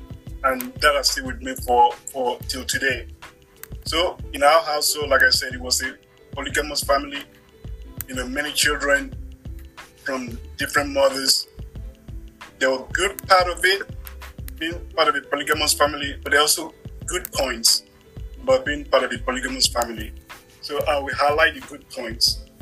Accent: Lagos, Nigeria; So obviously I was born in Lagos and I grew up in a military household, right?

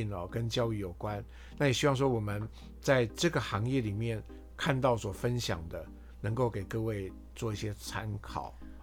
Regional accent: Taiwan; 就好像我们台湾人学广东话，可能比美国人学广东话要快的这种感觉

